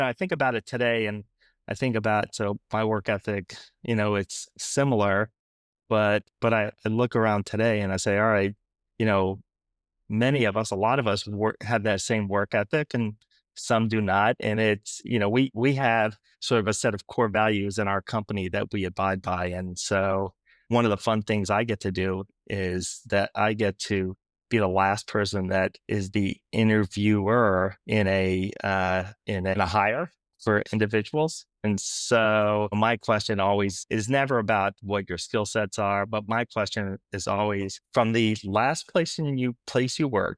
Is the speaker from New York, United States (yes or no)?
yes; New York, United States; So in Orange County, New York. So my grandfather started a corner grocery store in a little town called Florida, New York, which is a little hamlet.